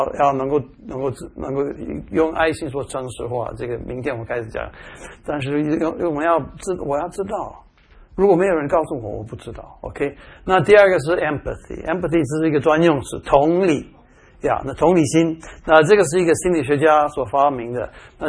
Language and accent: Chinese; Taipei, Taiwan; 我们台北的那个台北有一个郊区叫做天母